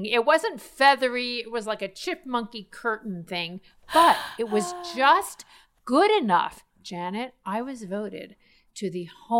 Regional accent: Miami Beach, Florida, United States; So if you had the right haircut, and I grew up in Miami Beach, so you had to have, it was like a trifecta of things.

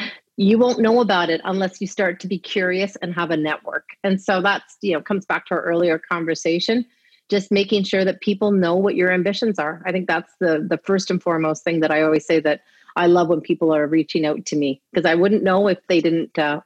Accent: Montreal, Quebec, Canada; I grew up in Montreal in the West Island

